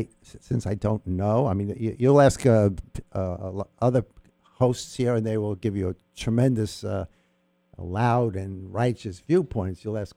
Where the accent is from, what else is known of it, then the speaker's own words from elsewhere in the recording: United States; American lives, are the most precious just simply because I am an American, not because a French life or a Palestinian life is less important in the grand scheme, but it's my country.